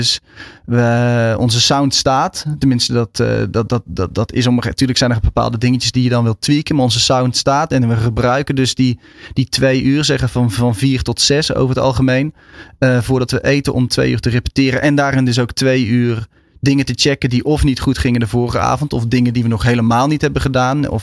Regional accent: North Brabant, Netherlands; Want ik kom uit Brabant en daar kreeg je niet zomaar drumles.

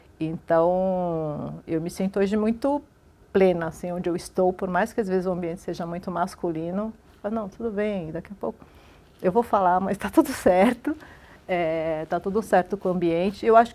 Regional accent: Minas Gerais, Brazil; Eu sou mineira, então eu sou tranquila, né?

